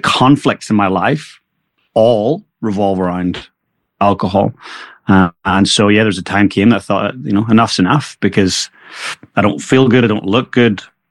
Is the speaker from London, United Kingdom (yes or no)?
no; Northern Ireland, United Kingdom; I grew up in Northern Ireland, a small little working class town just north of Belfast.